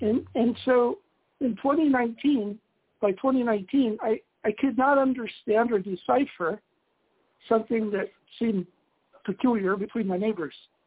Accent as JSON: {"language": "English", "country": "United States", "said": "I'm a regular cradle American."}